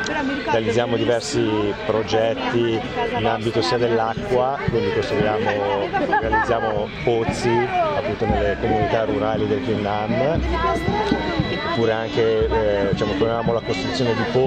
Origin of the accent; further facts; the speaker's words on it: Balerna, Ticino, Switzerland; Io vengo da Balerna.